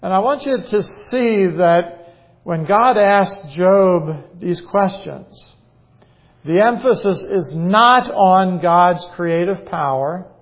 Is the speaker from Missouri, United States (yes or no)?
no; Maryland, United States; also born or lived in Ohio; When growing up in the East Coast in Maryland and then pastoring in Ohio, we saw a lot of snow.